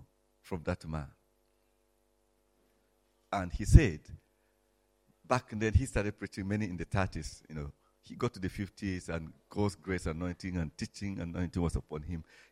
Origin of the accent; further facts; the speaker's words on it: Nigeria; I come from Nigeria. My tribe is a small one. You know, very small tribe, just covering a few villages in the middle part of Nigeria.